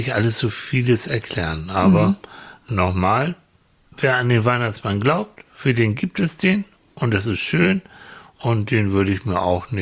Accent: Hamburg, Germany; Wir kommen aus Hamburg, Annika und ich.

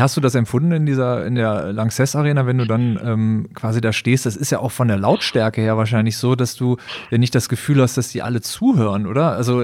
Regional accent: Düsseldorf, North Rhine-Westphalia, Germany; also born or lived in Berlin; ich komme aus Düsseldorf, habe aber ein paar Jahre in Berlin gewohnt

